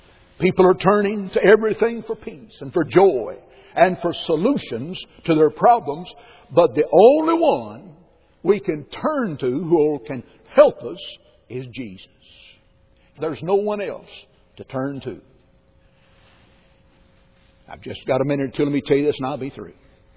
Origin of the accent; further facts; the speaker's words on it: Tennessee, United States; also born or lived in Mississippi; And in 1950, a great Holy Ghost revival came to my hometown in a little church up Moxon Holler. Now, I didn't say hollow in East Tennessee. It's holler.